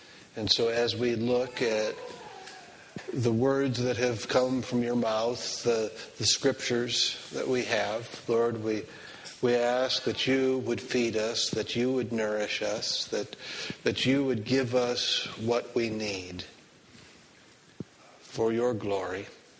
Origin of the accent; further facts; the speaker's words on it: Minnesota, United States; Now, I'm from Minnesota, the Midwest of the United States, with lots of land and brand new cities.